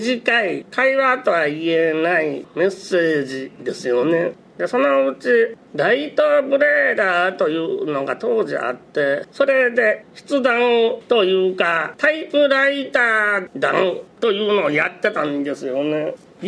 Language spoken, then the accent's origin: Japanese; Hyogo, Japan; 私は兵庫県出身ですけれども